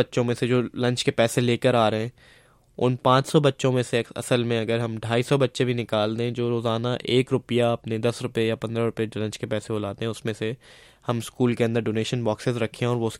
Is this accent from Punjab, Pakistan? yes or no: no; Karachi, Sindh, Pakistan; میرا تعلق کراچی پاکستان سے ہے.